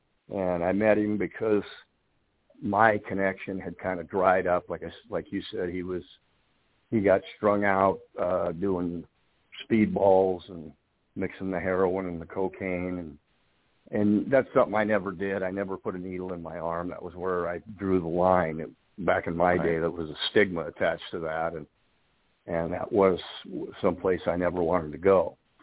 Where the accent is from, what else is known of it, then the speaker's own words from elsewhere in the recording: Colorado, United States; That was in Colorado, was where that all took place, in my hometown.